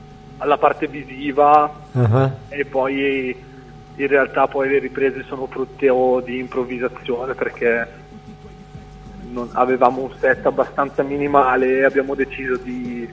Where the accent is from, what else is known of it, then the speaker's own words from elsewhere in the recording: Bergamo, Lombardy, Italy; io vengo da Bergamo, un paesino in provincia di Bergamo.